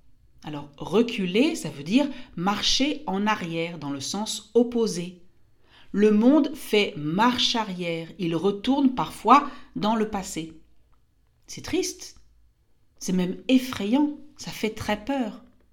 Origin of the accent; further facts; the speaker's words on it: France; je suis née en France et je fais partie d'une génération très chanceuse.